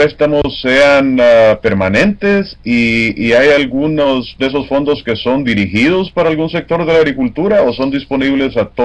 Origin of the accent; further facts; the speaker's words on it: Honduras; yo soy de Honduras y sé que se ha dado tal situación en Honduras